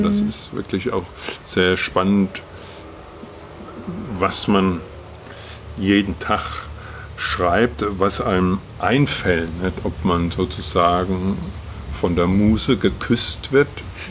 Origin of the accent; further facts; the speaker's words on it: Hesse, Germany; Ich komme ja aus der Wetterau ursprünglich. Mhm. Die Wetterau ist ja eine Obstgegend.